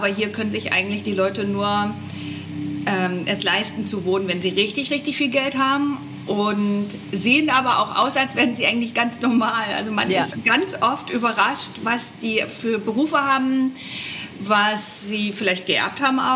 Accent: Germany; Ja, weil wir sind ja als Deutsche gewöhnt, wir halten uns natürlich dran.

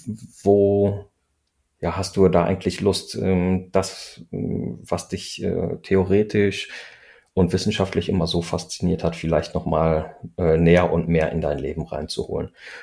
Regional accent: North Rhine-Westphalia, Germany; born there; now in Hamburg, Germany; Ich komme gebürtig aus dem Münsterland, lebe jetzt seit fast 20 Jahren immer wieder mit Unterbrechungen in Hamburg.

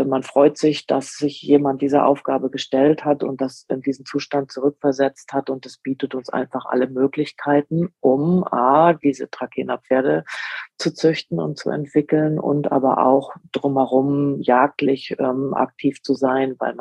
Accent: North Rhine-Westphalia, Germany; born there; Ja, also wir kommen ja eigentlich aus Westfalen gebürtig, sind mein Mann und ich aus Westfalen, haben beruflich bedingt schon verschiedene Stationen in Deutschland durchlaufen.

